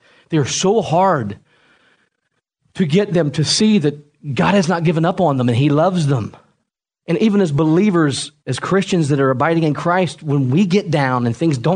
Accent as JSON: {"language": "English", "region": "Ohio", "country": "United States", "tie": "born or raised there", "said": "I mean, I was born and raised in Southern Ohio, and I've been there all my life, and now I'm moving 8-9 hours away"}